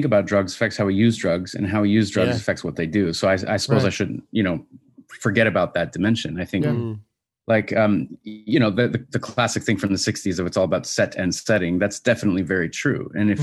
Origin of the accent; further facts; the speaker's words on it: Washington, United States; Washington State originally. Yeah. My home state.